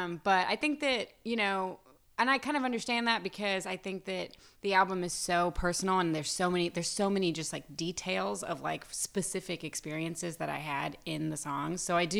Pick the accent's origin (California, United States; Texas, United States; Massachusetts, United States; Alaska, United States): Texas, United States; Waxahachie; from Waxahachie.